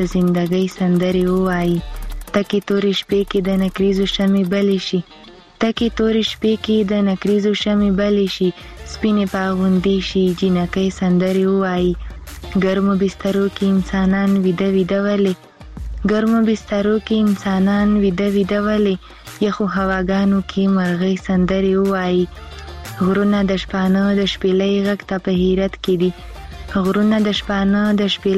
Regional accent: Khyber Pakhtunkhwa, Pakistan; زه خپیرې له وزیرستان نه یم

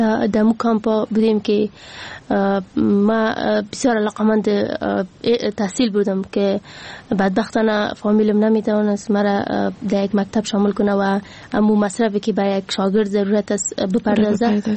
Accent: Nangarhar, Afghanistan; من از ولایت ننگرهار میباشم

